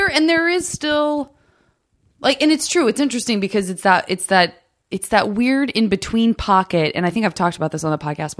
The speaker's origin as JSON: {"language": "English", "town": "Tucson", "region": "Arizona", "country": "United States", "said": "I'm from Tucson, but Julian's from Phoenix."}